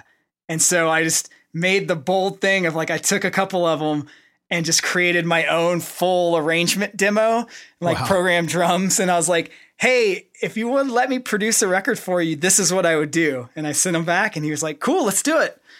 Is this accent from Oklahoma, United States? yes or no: yes; Oklahoma, United States; we come from Oklahoma, so we're just kind of like normal dudes